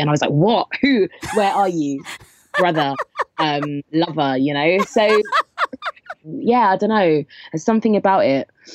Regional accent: London, United Kingdom; I'm from Southeast London.

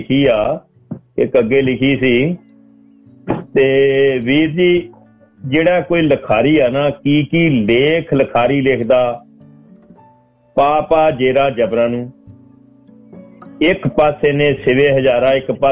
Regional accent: Punjab, India; moved away as an adult; ਮੈਂ ਪੰਜਾਬ ਤੋਂ ਬਿਲੋਂਗ ਕਰਦਾ ਜੀ, ਡਿਸਟ੍ਰਿਕਟ ਸ੍ਰੀ ਫਤਿਹਗੜ੍ਹ ਸਾਹਿਬ।

